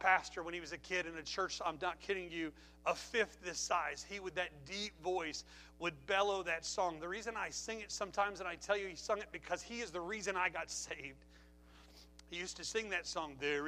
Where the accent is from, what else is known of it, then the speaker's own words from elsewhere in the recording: Pennsylvania, United States; When I was a kid, they used to sing in my church that I grew up in Pennsylvania